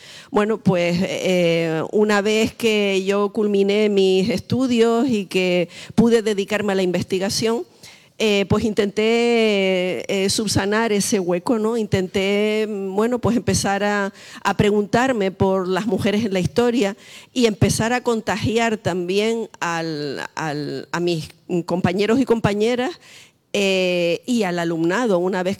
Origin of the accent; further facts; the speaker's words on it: Las Palmas, Canary Islands, Spain; Yo llegué a la Universidad de La Laguna, yo soy de Las Palmas, aunque no se me note mucho ya. Yo llegué en el año 80 a estudiar historia